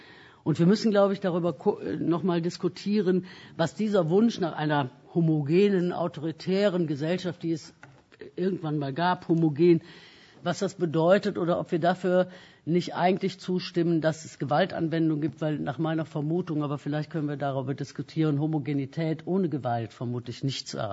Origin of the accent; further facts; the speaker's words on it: Cologne, North Rhine-Westphalia, Germany; Ich komme aus Köln.